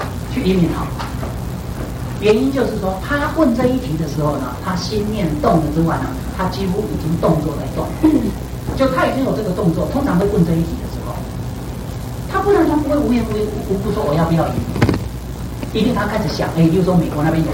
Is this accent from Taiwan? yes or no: yes; Taiwan; 我们台湾人正月份不能结婚，